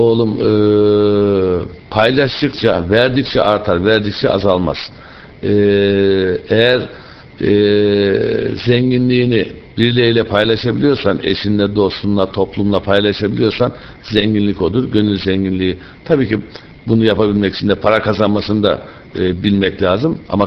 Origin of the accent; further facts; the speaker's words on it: Black Sea Region, Turkey; Karadenizliyim. Karadeniz insanının o mücadeleci ruhunu, genlerini bütün şeyime taşıyorum.